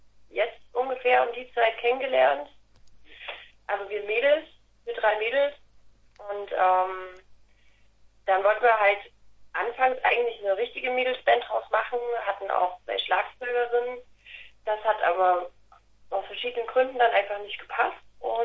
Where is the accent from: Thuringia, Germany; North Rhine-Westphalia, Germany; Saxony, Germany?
Saxony, Germany; Leipzig; Aus Leipzig.